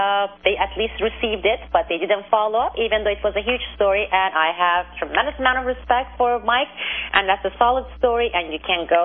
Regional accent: Turkey; also born or lived in Azerbaijan / Iran; I have lived in both countries. I'm from Turkey. My father was half Iranian, and I have lived in Turkey, Azerbaijan, and Iran in three countries.

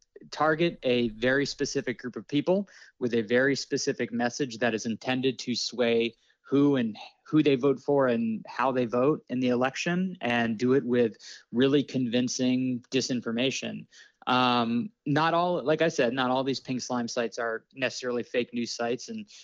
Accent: St. Petersburg, Florida, United States; Completely out of thin air, completely fake news stories about my hometown of St. Petersburg and our baseball team, the Rays.

